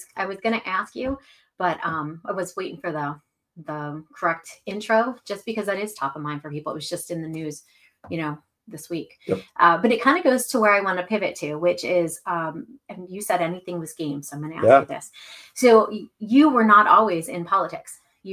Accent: Pittsburgh, Pennsylvania, United States; I'm from Pittsburgh. And when you're in schools in Pittsburgh, there's all these places downtown that you take field trips

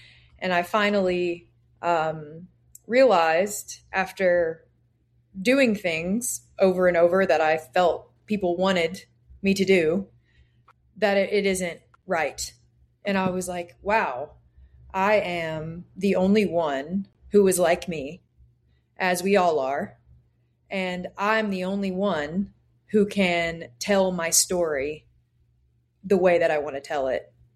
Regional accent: Kentucky, United States; But yeah, I grew up in Kentucky

